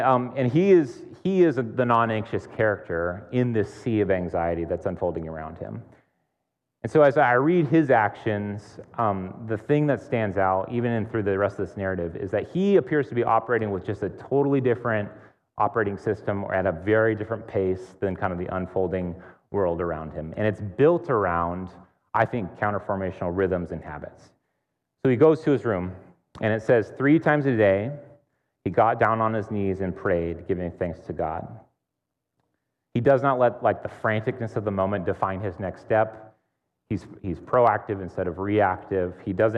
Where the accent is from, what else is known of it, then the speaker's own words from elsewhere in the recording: Tacoma, Washington, United States; moved away as an adult; I grew up in Tacoma, and I moved to Portland to go to college.